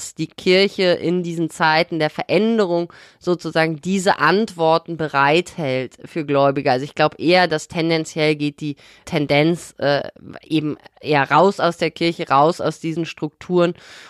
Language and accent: German; Bonn, North Rhine-Westphalia, Germany; Und der Kontext, wo wir groß geworden sind in Bonn